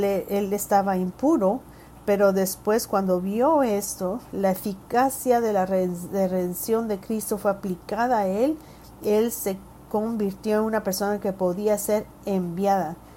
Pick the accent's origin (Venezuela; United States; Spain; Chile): United States; Pittsburgh, Pennsylvania; Yo crecí en la ciudad de Pittsburgh y llegué hasta la ciudad de Houston, el estado de Texas.